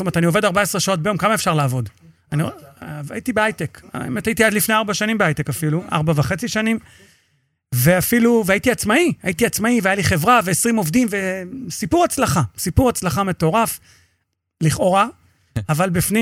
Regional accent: Holon, Tel Aviv District, Israel; born there; now in Petah Tikva, Israel; אני נולדתי בחולון, משקיע ברמת גן, המשרדים בנתניה, גר בפתח תקווה.

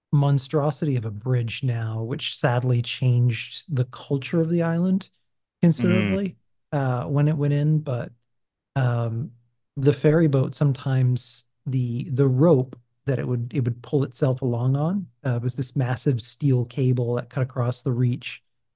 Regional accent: Massachusetts, United States; So, born in Massachusetts. I grew up on the North Shore, north of Boston.

